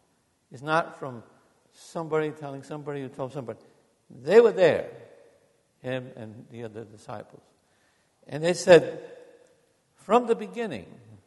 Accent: Portugal; I'm from Portugal, and we like to hug people

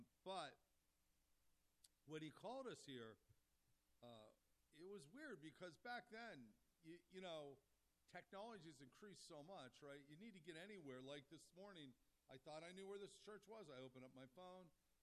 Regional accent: Pittsburgh, Pennsylvania, United States; also born or lived in New York; because I grew up in Pittsburgh, Pennsylvania, then upstate New York.

